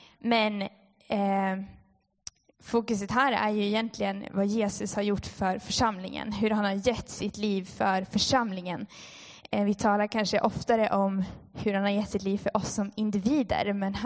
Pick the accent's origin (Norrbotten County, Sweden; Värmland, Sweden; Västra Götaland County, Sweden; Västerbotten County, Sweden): Västerbotten County, Sweden; Umeå; now in Finland; Och som ni kanske hör så kommer jag från Sverige, Umeå. På andra sidan Kvarken.